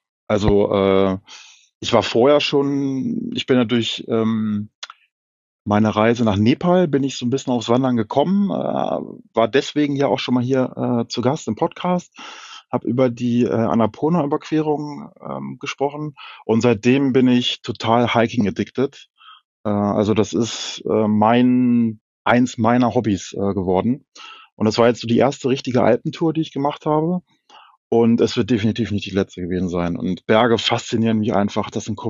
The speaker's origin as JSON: {"language": "German", "town": "Hanover", "region": "Lower Saxony", "country": "Germany", "said": "Ich komme aus Norddeutschland, aus Hannover. Das heißt, ich bin gar nicht so oft in den Alpen unterwegs, rein entfernungsbedingt."}